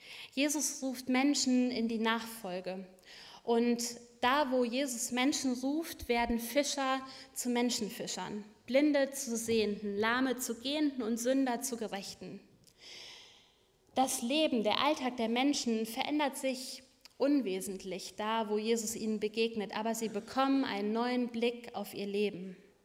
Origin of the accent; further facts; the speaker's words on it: Hesse, Germany; Ich komme ursprünglich aus Hessen.